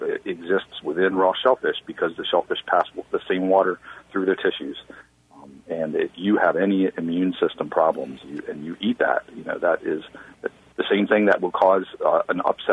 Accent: Maryland, United States; since I was a kid growing up in Maryland.

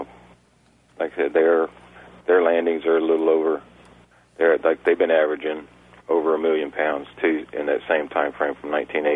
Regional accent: Louisiana, United States; I'm from Louisiana, so I fix them I roll them in yellow mustard

